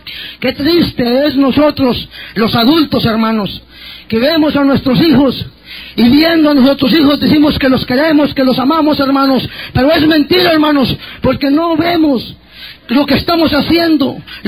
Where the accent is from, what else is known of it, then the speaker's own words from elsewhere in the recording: Cieneguilla, Durango, Mexico; Yo provengo de Durango, del estado de Durango, nací en un pueblito de Durango llamado Cieneguilla, Villa Unión, Durango. Allí crecí, allí nací y allí crecí. Humilde, vengo de una familia muy humilde, hermanos.